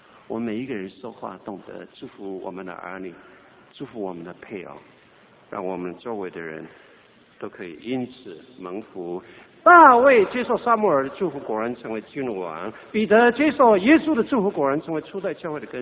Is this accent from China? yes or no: no; Taiwan; 我们台湾人通常讲下雨了，就是三个字